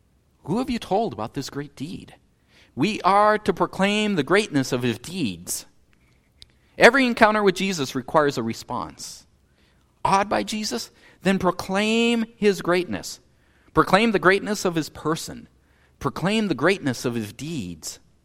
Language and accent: English; North Dakota, United States; Verse 14 reminds me a bit of growing up in North Dakota. My hometown had 300 people, and every day was a slow news day.